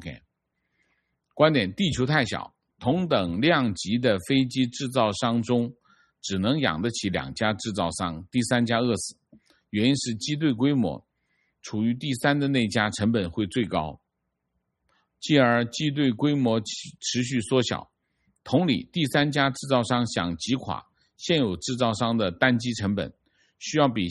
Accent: Hong Kong; moved away as an adult; now in Shanghai, China; 我是一个香港人，06年移居到上海工作

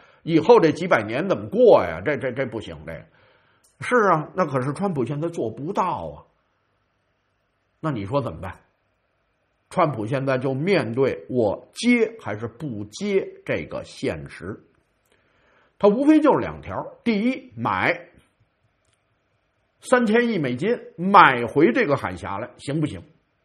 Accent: Beijing, China; 我们北京话讲抽押去

